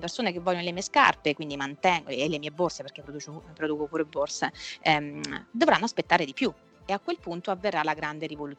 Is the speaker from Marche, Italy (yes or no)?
yes; Marche, Italy; Io, essendo marchigiana, vivo moltissimo di turismo estivo